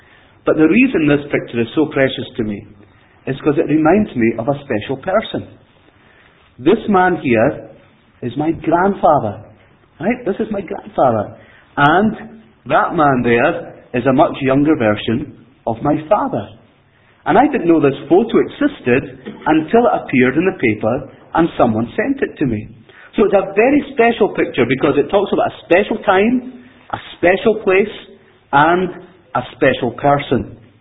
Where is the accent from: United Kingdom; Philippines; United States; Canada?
United Kingdom; Skye, Scotland; I'm from Skye. I talk about wee things, right?